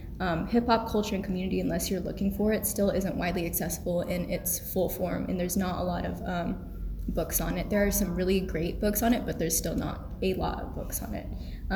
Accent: Philippines; as a Filipino woman, it's something I'm honored to have the opportunity to learn about and be a part of.

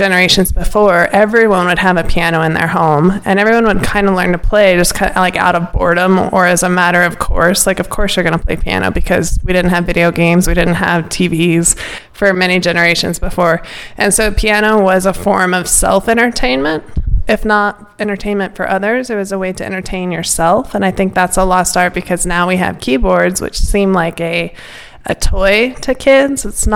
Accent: Durango, Colorado, United States; now in Silverton, United States; But I'm born and raised in Durango, which is about an hour south of here, but I've been up here in Silverton for 23 years.

